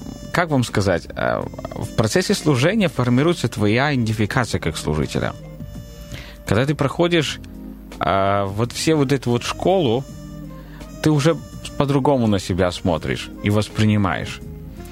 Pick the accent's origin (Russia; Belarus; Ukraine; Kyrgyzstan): Ukraine; Dnipropetrovsk Oblast; Да, я украинец.